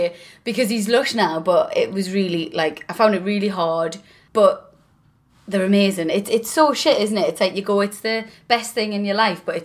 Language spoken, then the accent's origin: English; South Shields, North East England, United Kingdom; we're literally both from South Shields, both still live there.